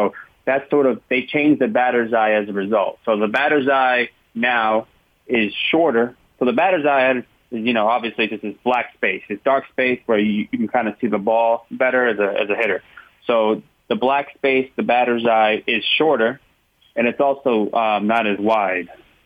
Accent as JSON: {"language": "English", "region": "East Coast", "country": "United States", "said": "I'm from the East Coast, so … was, I guess..."}